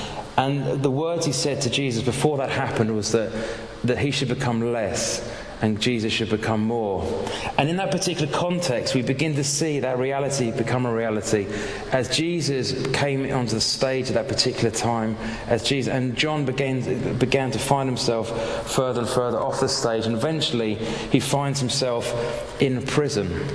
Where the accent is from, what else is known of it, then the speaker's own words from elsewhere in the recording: London, United Kingdom; I'm from London, and da-da-da.